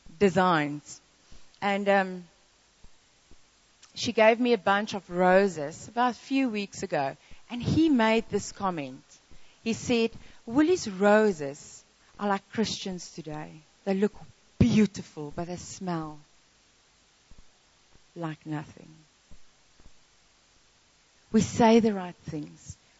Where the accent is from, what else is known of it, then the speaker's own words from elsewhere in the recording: Western Cape, South Africa; also born or lived in Johannesburg; We used to stay in Joburg, and Mac, I grew up in the Cape